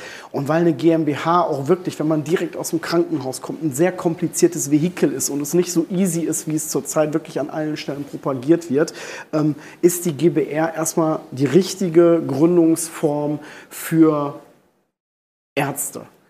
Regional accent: Duisburg, North Rhine-Westphalia, Germany; ich bin Ruhrgebietskind, ich komme aus Duisburg.

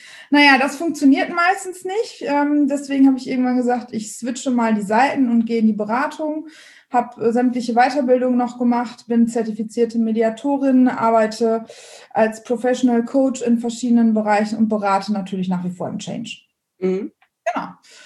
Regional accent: Dortmund, North Rhine-Westphalia, Germany; komme ursprünglich aus dem Ruhrgebiet, bin also ein Dortmunder Mädchen

